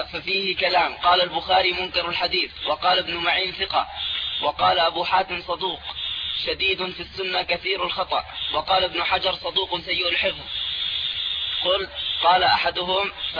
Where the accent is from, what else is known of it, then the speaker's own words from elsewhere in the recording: Jordan; والله يا شيخي يعني مثل ما بيحكوها عندنا في الأردن